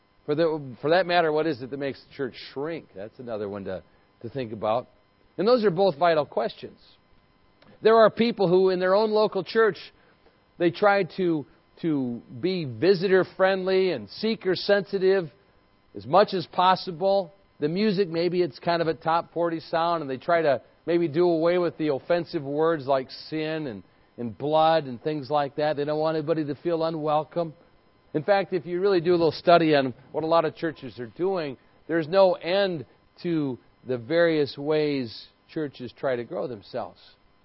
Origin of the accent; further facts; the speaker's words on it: Illinois, United States; Thousands of miles away, and of all places, Illinois, my home state